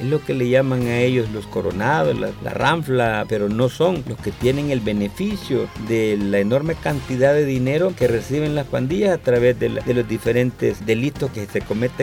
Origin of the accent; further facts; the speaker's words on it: El Salvador; Acá todos somos salvadoreños.